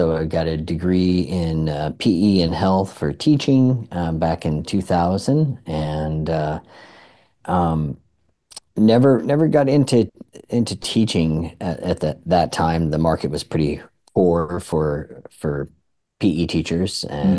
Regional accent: Lake Chelan, Washington, United States; So I grew up in Washington State here, on the other side of the mountains over in Lake Chelan. And so a small town.

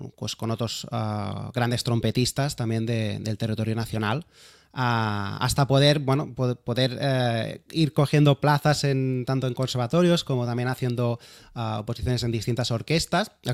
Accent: Terrassa, Catalonia, Spain; born there; Yo nací en Tarrasa hace ya 39 años

